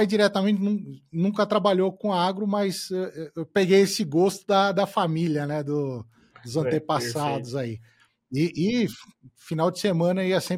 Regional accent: São Paulo, Brazil; Eu sou de São Paulo, né? A minha família vem do agro, só que de gerações distantes, né? Eu fui criado em São Paulo, tudo

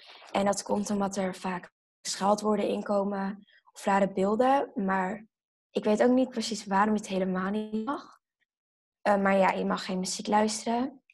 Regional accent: Netherlands; born there; Zelf komen we uit Curaçao. Ik ben wel in Nederland geboren. Alleen, mijn moeder is daar afkomst.

